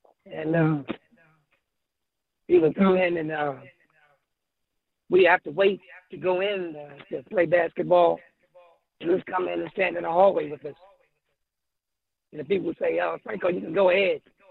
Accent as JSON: {"language": "English", "town": "Pittsburgh", "region": "Pennsylvania", "country": "United States", "tie": "born or raised there", "said": "Yeah, man, I grew up in Pittsburgh, on Hill District. Hold on one second. I grew up on Hill District in Pittsburgh."}